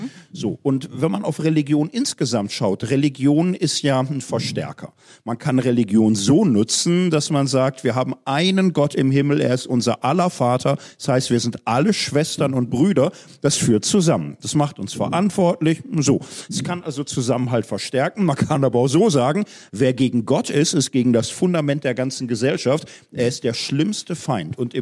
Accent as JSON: {"language": "German", "country": "Germany", "said": "Ich komme ja aus Deutschland, man hört's."}